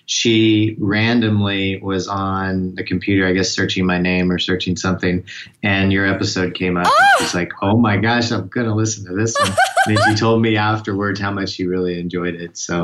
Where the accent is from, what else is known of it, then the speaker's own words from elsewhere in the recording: Missouri, United States; because I grew up in Missouri and I grew up around a blue collar and farming family.